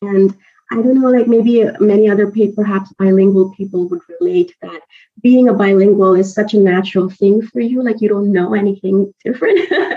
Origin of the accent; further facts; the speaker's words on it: Karachi, Sindh, Pakistan; born there; So I was born in Pakistan, in Karachi. Funnily enough, my parents are Pakistani, but they weren't living there at the time.